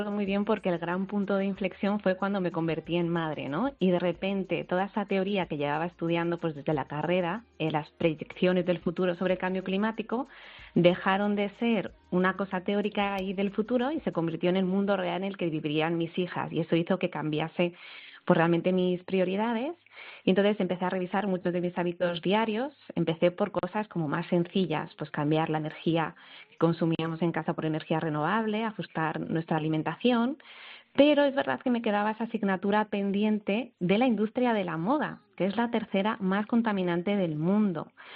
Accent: Galicia, Spain; como buena gallega yo te diré que depende

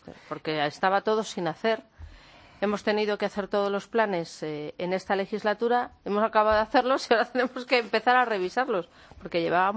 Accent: Castile and León, Spain; nosotros venimos de un pueblo de Soria de 900 habitantes

